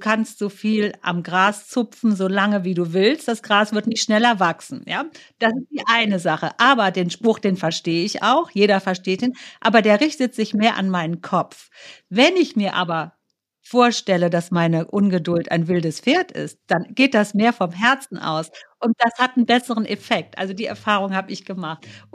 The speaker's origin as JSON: {"language": "German", "town": "Bonn", "region": "North Rhine-Westphalia", "country": "Germany", "tie": "born there", "said": "Ich bin in Bonn geboren. Ich lebe in Bonn und ich will immer hier sein."}